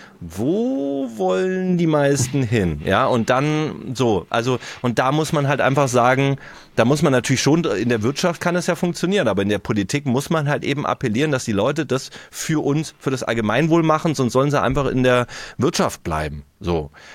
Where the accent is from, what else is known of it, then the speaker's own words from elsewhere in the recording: Baden-Württemberg, Germany; Also ich komme ja aus Baden-Württemberg